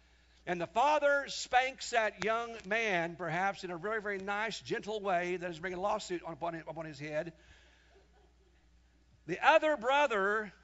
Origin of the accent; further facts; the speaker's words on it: Kansas, United States; I told the congregation here years back, when I was growing up in Kansas